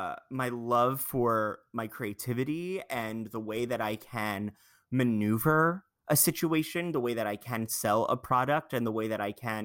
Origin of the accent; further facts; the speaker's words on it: Long Island, New York, United States; My parents, you know, I'm from Long Island.